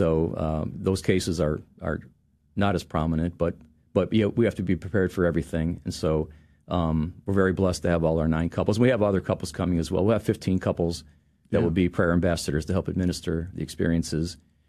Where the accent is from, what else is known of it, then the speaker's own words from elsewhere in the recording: Cleveland, Ohio, United States; I was raised, the closest Protestant church to our house growing up in Cleveland was a Presbyterian church